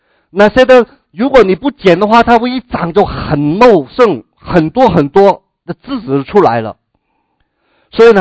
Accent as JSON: {"language": "Chinese", "region": "Guangdong", "country": "China", "said": "我们广东人读这句话的时候不感觉有什么特别"}